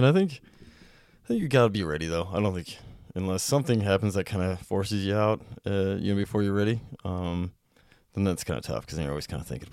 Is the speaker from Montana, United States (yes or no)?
yes; Whitehall, Montana, United States; So I got to jump my hometown.